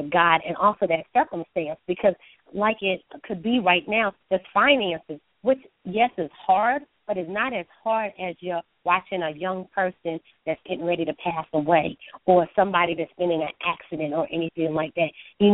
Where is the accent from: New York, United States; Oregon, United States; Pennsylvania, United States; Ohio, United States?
New York, United States; also born or lived in Kingston, Jamaica; I grew up in New York. I was born in Kingston, Jamaica, but raised in New York.